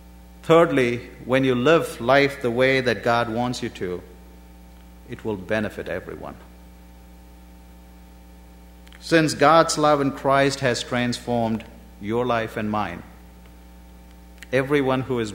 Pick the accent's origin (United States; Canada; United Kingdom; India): India; I like I said, I grew up in India